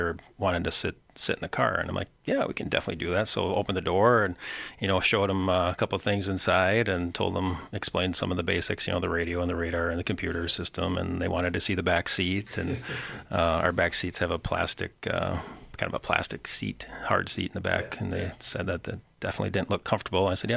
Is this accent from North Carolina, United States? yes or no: no; Wisconsin Rapids, Wisconsin, United States; I'm a local here, born and raised in Wisconsin Rapids.